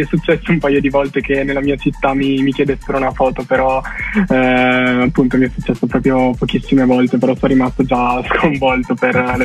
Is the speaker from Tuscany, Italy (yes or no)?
no; Cuneo, Piedmont, Italy; Ma io in realtà sono un 18enne di Cuneo